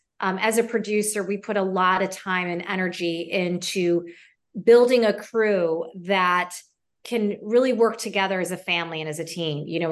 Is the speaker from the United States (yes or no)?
yes; Mundelein, Illinois, United States; also born or lived in Zion; And yes, I was born in Zion, grew up in Mundelein, went to Columbia College, raised my first two kids in the city.